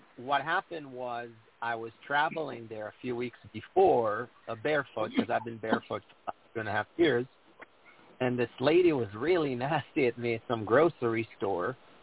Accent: Israel; I'm from Israel. … so but it's in Hebrew.

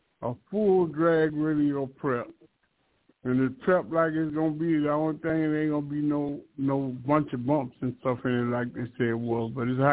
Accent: Midwest, United States; the home of the quarter mile and the slick. That's where I'm from.

